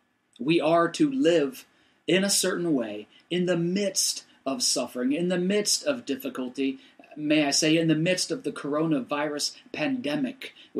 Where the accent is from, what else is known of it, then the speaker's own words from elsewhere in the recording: Michigan, United States; also born or lived in Utah / Indiana; we enjoyed life together growing up in Utah and then Michigan and Indiana and then back to Michigan again as the Lord directed my dad and mom.